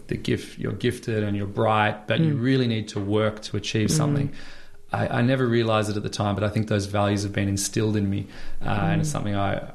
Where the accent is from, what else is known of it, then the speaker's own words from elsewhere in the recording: Melbourne, Victoria, Australia; also born or lived in Townsville; I'm a Melbourne boy. My parents were teachers working in the education system and grew up in Melbourne, the Dandenongs, Townsville for a little while, and then back to Melbourne. So I'm from the Cheltenham, Parkdale area.